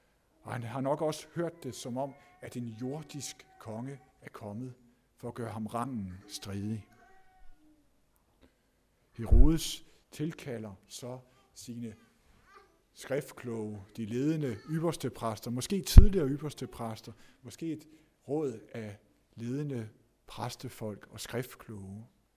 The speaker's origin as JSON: {"language": "Danish", "region": "Zealand", "country": "Denmark", "said": "og jeg er selv fra Lolland"}